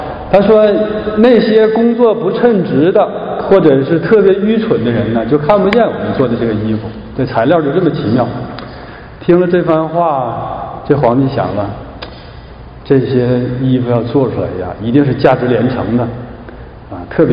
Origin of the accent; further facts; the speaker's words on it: Shenyang, Liaoning, China; 到我的家乡沈阳